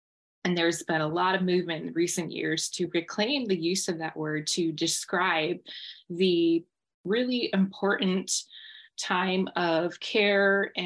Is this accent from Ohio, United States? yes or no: no; Michigan, United States; I am born and raised in Anishinaabe territories here in Michigan in the Great Lakes.